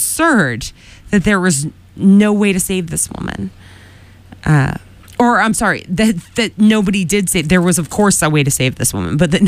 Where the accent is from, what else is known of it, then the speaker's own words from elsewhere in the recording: Quincy, United States; even growing up in Quincy, which is a much larger place than Marshfield